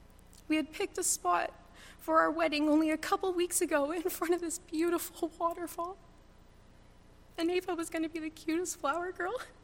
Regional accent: Newfoundland and Labrador, Canada; He knew how much I loved the ocean as I grew up in Newfoundland.

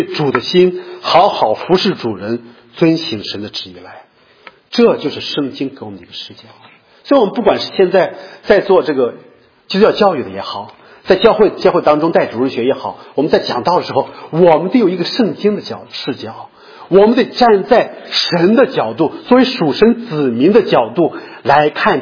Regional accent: Shandong, China; 我们中国君子就是这样的，我们山东人尤其如此

